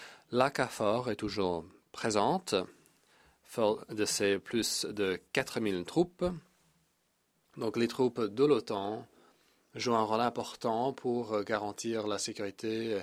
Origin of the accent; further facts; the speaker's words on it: Belgrade, Serbia; J'ai passé une partie de mon enfance à Belgrade